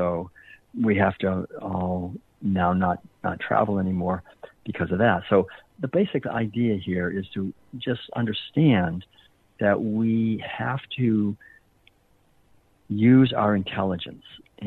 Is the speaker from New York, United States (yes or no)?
no; Massachusetts, United States; My father owned a whole chain of newspapers. I grew up in Massachusetts.